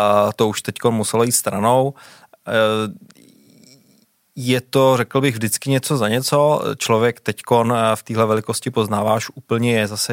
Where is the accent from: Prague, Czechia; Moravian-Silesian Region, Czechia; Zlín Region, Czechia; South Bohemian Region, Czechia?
Prague, Czechia; Tak do Prahy jsem se dostal díky rodičům, já jsem rozený Pražák.